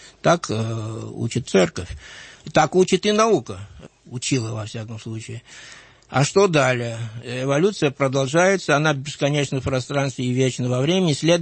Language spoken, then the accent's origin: Russian; Tbilisi, Georgia; moved away as an adult; я родился в Тбилиси после войны, в 1947 году, окончил там университет.